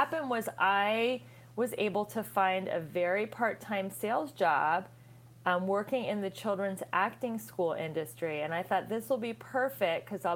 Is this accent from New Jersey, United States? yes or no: no; Cincinnati, Ohio, United States; So I grew up in Cincinnati, Ohio